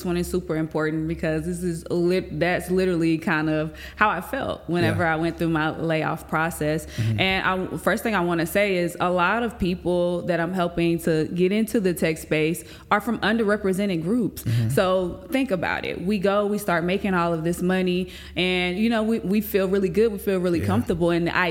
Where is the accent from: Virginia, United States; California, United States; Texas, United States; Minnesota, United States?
Texas, United States; Pleasant Grove; I grew up in Pleasant Grove, Texas, in the hood of Pleasant Grove